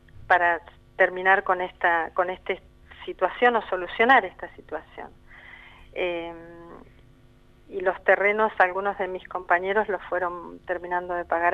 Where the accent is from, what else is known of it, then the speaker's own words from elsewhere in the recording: Viedma, Río Negro, Argentina; las personas que somos de Viedma que no trabajamos en APEL